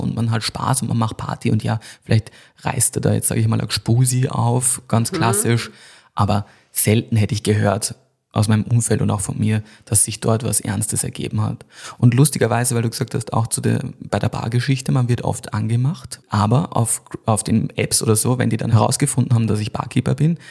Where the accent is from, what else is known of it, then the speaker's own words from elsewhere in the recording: Salzburg, Austria; also born or lived in Vienna; ich bin zwar in Wien geboren, aber aufgewachsen dann in Salzburg in so einem kleinen Ort, also klassisch von den Bergen eingekastelt.